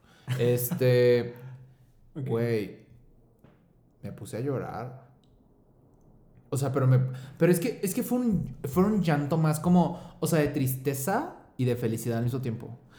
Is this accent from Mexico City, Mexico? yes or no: yes; Mexico City, Mexico; also born or lived in Monterrey; yo me fui a Monterrey, siendo de Ciudad de México, y eso como que representó algo fuerte en mi vida